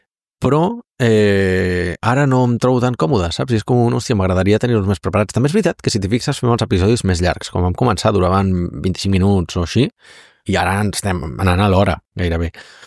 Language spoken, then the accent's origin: Catalan; Catalonia, Spain; ei, que nosaltres també som catalans, eh?